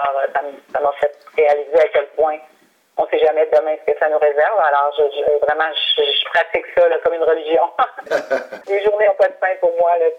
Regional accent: Saint-Ferréol-les-Neiges, Quebec, Canada; je viens de Saint-Ferréol-les-Neiges. On va commencer par là.

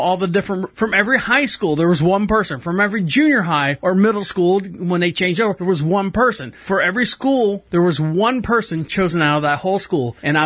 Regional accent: Orlando, Florida, United States; being I'm a Floridian, born and raised in Orlando, Florida, I've been to Walt Disney World many times

